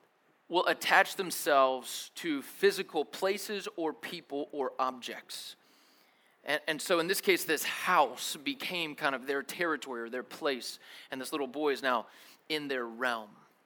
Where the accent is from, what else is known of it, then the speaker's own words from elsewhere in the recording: Tennessee, United States; I don't know why I slipped into the country twang when I said that. I meant no disrespect, all right? I grew up in East Tennessee.